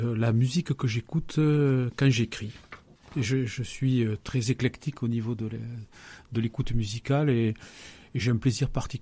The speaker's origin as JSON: {"language": "French", "region": "Occitanie", "country": "France", "said": "je suis du Nébouzan et du Comminges."}